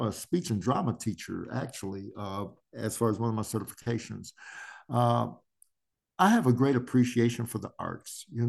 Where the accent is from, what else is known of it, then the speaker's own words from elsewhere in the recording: Kansas City, Missouri, United States; and here in Kansas City, my hometown